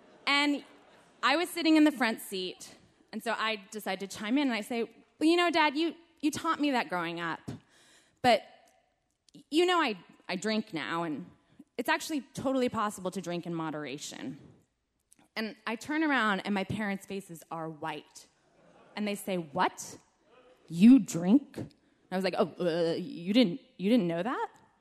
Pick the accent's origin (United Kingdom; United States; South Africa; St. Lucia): United States; we're Mormon, but we're also American